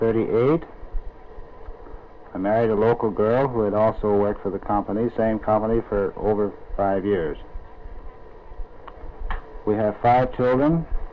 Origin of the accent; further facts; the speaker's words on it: Ontario, Canada; born there; moved away as an adult; And I was born in Ontario in 1913. During the hard times, 1935, I came to Dawson.